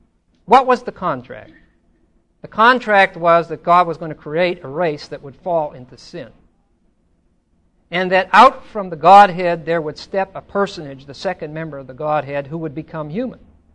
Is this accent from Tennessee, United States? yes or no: no; Pittsburgh, Pennsylvania, United States; I mentioned this morning that I was raised in Pittsburgh, and we had all these ethnic communities.